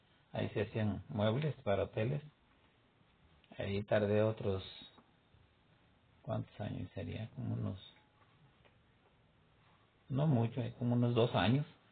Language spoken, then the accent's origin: Spanish; Olinalá, Guerrero, Mexico; Yo nací en el pueblo de Olinalá, Guerrero.